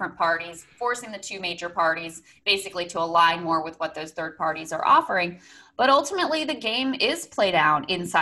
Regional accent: Virginia, United States; So in Virginia, this is now a blue state. It's my home state.

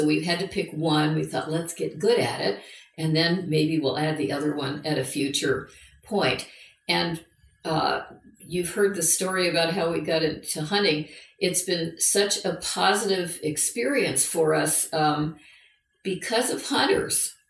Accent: California, United States; I mean, I'm from the California tree hugging, you know, background.

